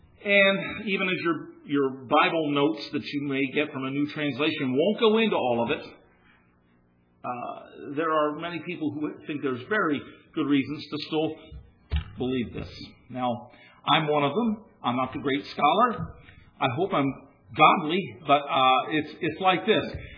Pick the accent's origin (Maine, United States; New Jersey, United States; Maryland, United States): Maryland, United States; I'm not just some barefoot preacher out of the hills of West Virginia. I do wear shoes. And I came from Maryland.